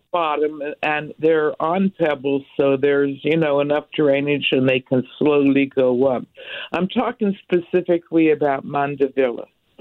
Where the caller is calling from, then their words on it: University City, Missouri, United States; University City.